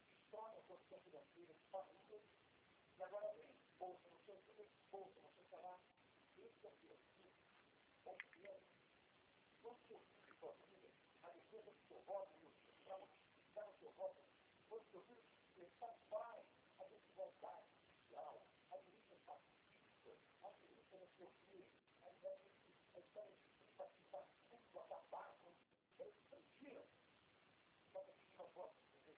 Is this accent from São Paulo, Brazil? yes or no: no; Rio de Janeiro, Brazil; Eu sou do Rio de Janeiro, isso. Eu sou do Rio de Janeiro